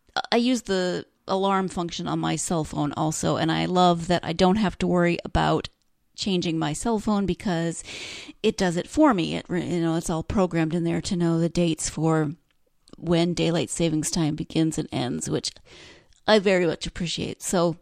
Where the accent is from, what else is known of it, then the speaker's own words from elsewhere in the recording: Montana, United States; And as I mentioned, I grew up in Montana, and the days are really long in the summer.